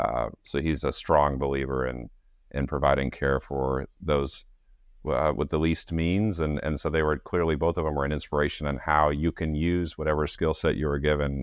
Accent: San Diego, California, United States; I grew up in San Diego, California.

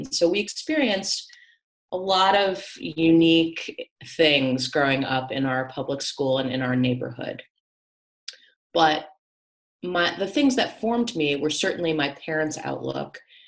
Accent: Connecticut, United States; So I grew up in Connecticut. So I'm from the Northeast tri-state area.

